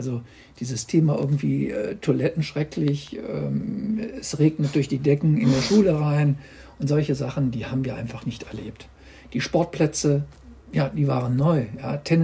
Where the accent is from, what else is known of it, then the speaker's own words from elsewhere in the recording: Solingen, North Rhine-Westphalia, Germany; born there; also born or lived in Hamburg / Munich; ich bin 60 Jahre alt, ich bin in Solingen geboren, habe meinen ersten Wohnsitz auch nie verlegt, obwohl ich ein paar Jahre in Hamburg und in München auch gelebt habe.